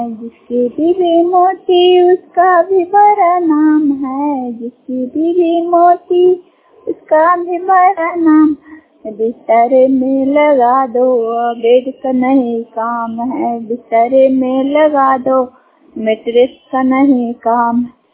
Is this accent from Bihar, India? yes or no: yes; Dhanarua, Bihar, India; Post पधेरा, धनरुआ प्रखंड के रहने वाले हैं।